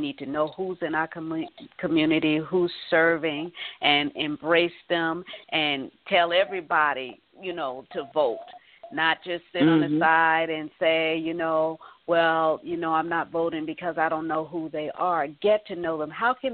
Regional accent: New York, United States; I was raised in New York, and we used to have block parties.

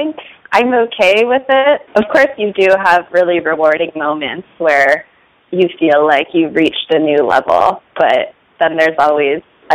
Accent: Sun Valley, Idaho, United States; I grew up in Sun Valley, Idaho, which is a ski town.

